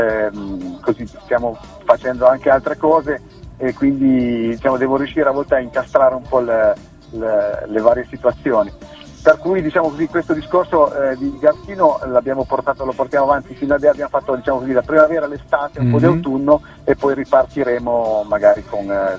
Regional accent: Piedmont, Italy; accent: Langhe dialect; che è del Piemonte meridionale, come sono io, e quindi questo è un po' il nostro dialetto un po' della zona delle Langhe, cosiddetto.

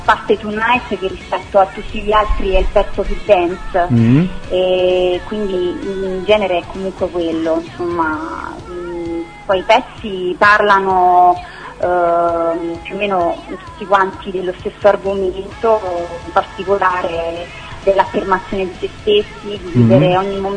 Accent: Salerno, Campania, Italy; now in Rome, Italy; Allora, noi siamo di Roma. Io non sono proprio di Roma, ma in realtà sono di Salerno e vivo a Roma ormai da 10 anni.

